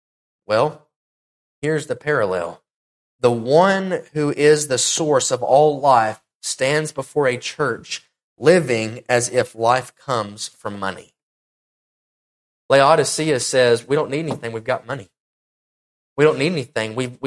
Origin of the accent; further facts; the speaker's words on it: Tennessee, United States; now in Texas, United States; You know, I'm from Tennessee. We get winters every year, unlike Texas.